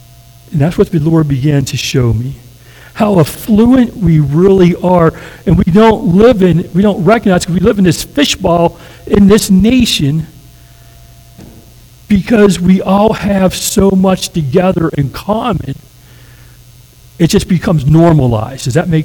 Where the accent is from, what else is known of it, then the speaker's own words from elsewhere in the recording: West Virginia, United States; now again, I'm just an old redneck from West Virginia. You know, born and raised in West Virginia.